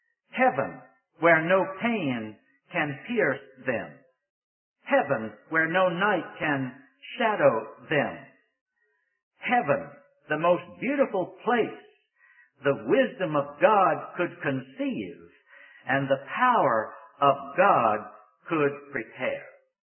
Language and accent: English; Richmond, Virginia, United States; now in North Carolina, United States; This is my hometown of Richmond, Virginia. I have to go back to North Carolina.